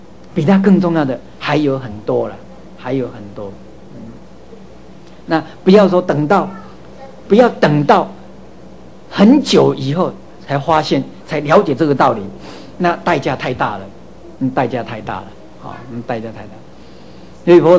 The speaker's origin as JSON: {"language": "Chinese", "country": "Taiwan", "said": "所以我们台湾人说啊"}